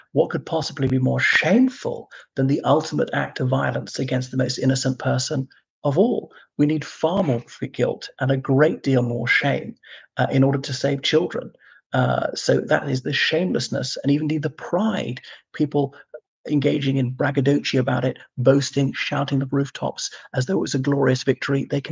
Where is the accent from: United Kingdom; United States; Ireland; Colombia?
Ireland; One of the things that made me proudest as an Irishman, as until recently, were the moral tutors of the Occident, in that we actually cherished our children and kept them safe.